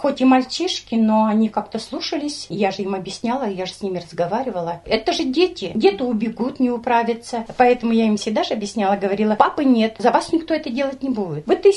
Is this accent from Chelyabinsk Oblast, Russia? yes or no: yes; Chelyabinsk, Chelyabinsk Oblast, Russia; У меня племянницы и племянники челябинские, откуда я родом.